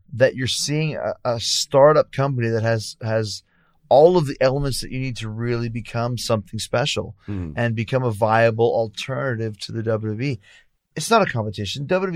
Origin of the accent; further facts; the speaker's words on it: Winnipeg, Manitoba, Canada; We're both from Winnipeg.